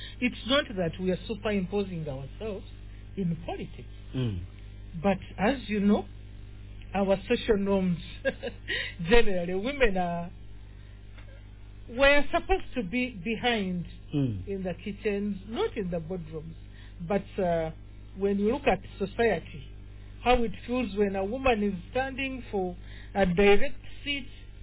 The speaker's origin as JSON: {"language": "English", "region": "Central Region", "country": "Uganda", "said": "Like you said … from Buganda Kingdom"}